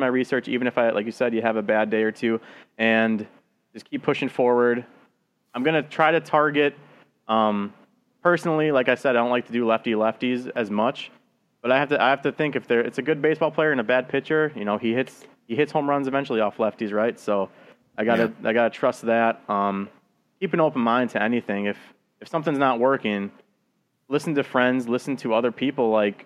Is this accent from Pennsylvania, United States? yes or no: no; Wisconsin, United States; I doubted my own Brewers going into the season, not going to lie. I'm from Wisconsin.